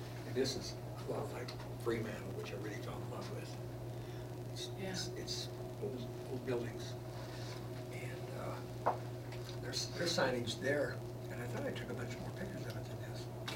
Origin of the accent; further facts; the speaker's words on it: Springfield, United States; I grew up in Springfield, a thriving downtown when I was a kid, high school, after that, and it died away.